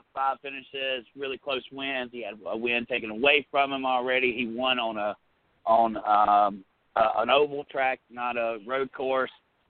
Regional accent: Mississippi, United States; they refused to let me to it because I was from Mississippi and I didn't live in Alabama.

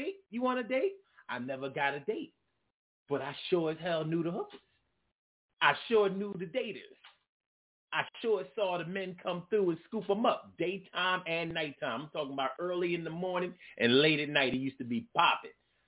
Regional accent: Philadelphia, Pennsylvania, United States; I grew up around Gerard and Carlisle. And if any of y'all from Philly know about Gerard and Carlisle, you know about the Carlisle Hotel.

